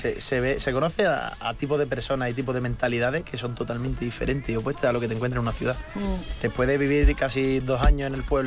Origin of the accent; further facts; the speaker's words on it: Cádiz, Andalusia, Spain; Y yo que vengo de Cádiz, además, que es un sitio donde todo el mundo es como...